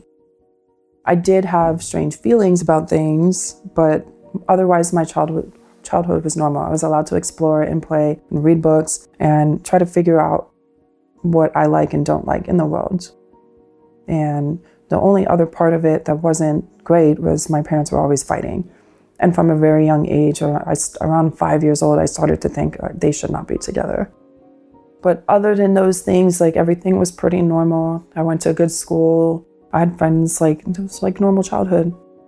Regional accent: Pennsylvania, United States; also born or lived in Washingtonville, New York; And then we moved from Washingtonville, New York to Pennsylvania. I had a pretty normal childhood for the most part.

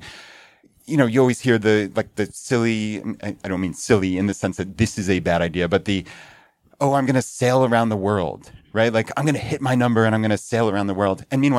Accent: Long Island, New York, United States; So yeah, I'm from Long Island, so it's great that they could make it out here.

